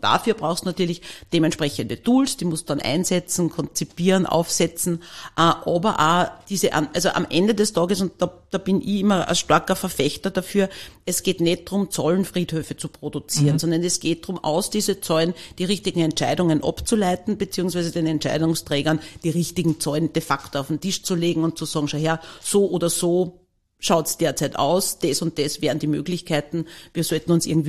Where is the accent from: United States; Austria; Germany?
Austria; Linz, Upper Austria; now in Vienna, Austria; Ich bin gebürtige Linzerin.